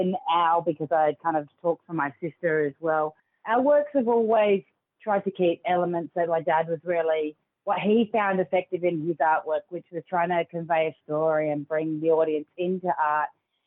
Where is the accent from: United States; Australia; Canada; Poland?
Australia; Darwin, Northern Territory; But my dad grew up in Katherine and I grew up on Larrakia land here in Darwin, and that's where I live today.